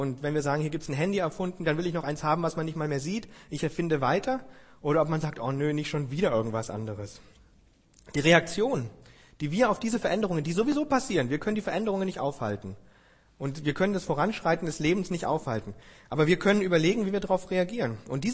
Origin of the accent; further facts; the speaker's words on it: Germany; wir sind in einer sehr verkopften Gesellschaft, als Deutsche sowieso, wir sind sehr wissensorientiert.